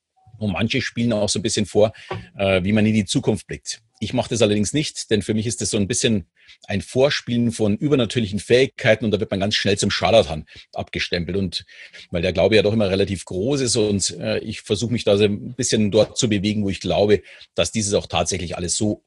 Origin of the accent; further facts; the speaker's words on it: Munich, Bavaria, Germany; ich bin ja in München groß geworden